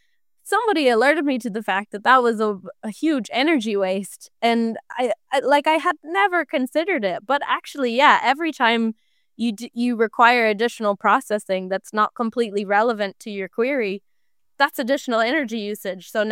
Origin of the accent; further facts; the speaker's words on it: Midwest, United States; now in Ireland; because I'm from the Midwest originally, right? And I'm a long-term resident in Ireland.